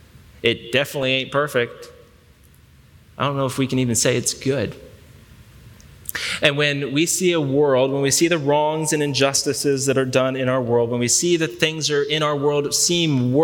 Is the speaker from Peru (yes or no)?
no; Cincinnati, Ohio, United States; To say, in fact, if, in my hometown of Cincinnati, that jersey, that team was a laughingstock.